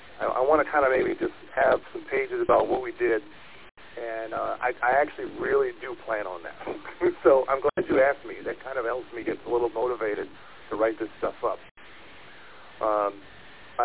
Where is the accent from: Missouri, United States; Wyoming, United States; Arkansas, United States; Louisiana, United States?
Louisiana, United States; She is from Minnesota. I'm from Louisiana.